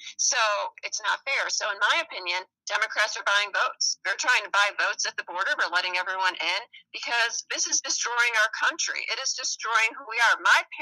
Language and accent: English; Chicago, Illinois, United States; Well, we're originally from the Chicago area, so I can tell you that, you know, I still have a lot of friends up there